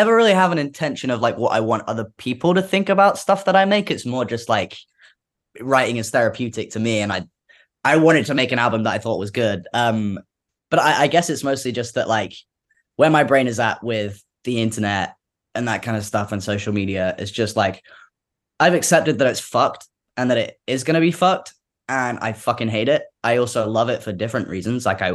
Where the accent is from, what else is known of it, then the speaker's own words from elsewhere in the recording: United Kingdom; And I don't know if it's because I'm British